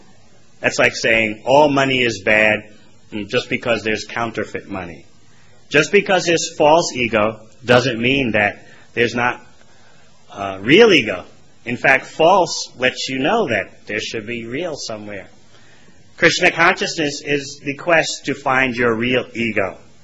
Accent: New York, United States; I'm pretty extroverted. Come on, I'm from New York.

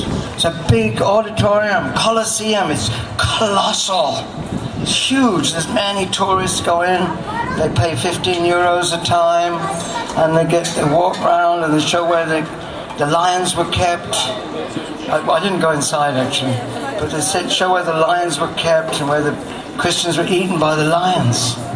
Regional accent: Birmingham, West Midlands, United Kingdom; born there; not just born in the UK, I was born in Birmingham.

